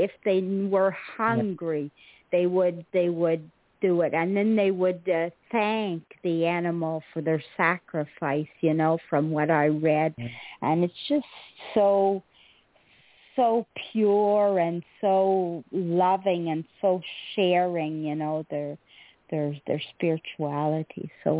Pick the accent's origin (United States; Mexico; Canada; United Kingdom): Canada; I didn't even know this existed, and I'm from Canada.